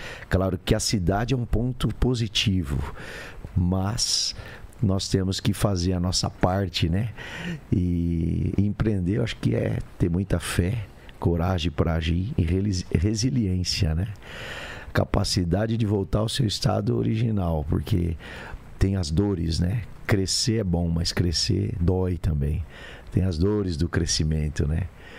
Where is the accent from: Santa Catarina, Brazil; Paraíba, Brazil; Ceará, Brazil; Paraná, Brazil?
Paraná, Brazil; Cascavel; born there; Eu sou nascido aqui em Cascavel, né, no ano de 85, vou revelar minha idade aqui. E uma família extremamente pobre